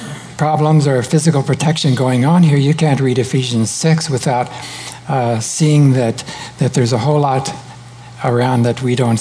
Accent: Texas, United States; And but being a Texan, God knew exactly what I needed, a big dose of humility.

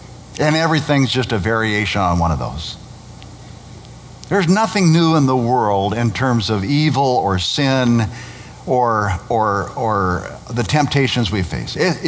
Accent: Nebraska, United States; now in California, United States; I grew up in Nebraska. At one point in my life, I was a resident of Nebraska. But then I moved to California, and California is my current residency. But even though I no longer live in Nebraska, I still carry with me memories

